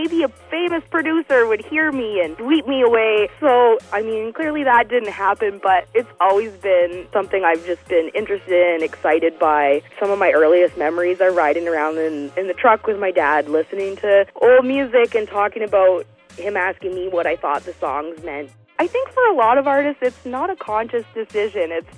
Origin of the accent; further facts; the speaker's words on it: Gananoque, Ontario, Canada; So I grew up in Gananoque, Ontario. We were in the Thousand Islands, so it was a tourism area. My family wasn't wealthy, but there was yachts going down the river.